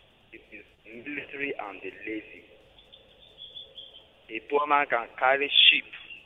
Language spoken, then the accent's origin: English; Niger Delta, Nigeria; I'm from Niger Delta.